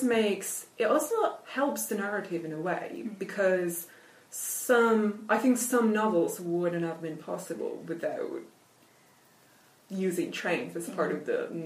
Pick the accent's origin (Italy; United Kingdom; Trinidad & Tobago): Italy; first language Italian; English is a second language; So my first language is obviously Italian, and then I speak English, German, Spanish.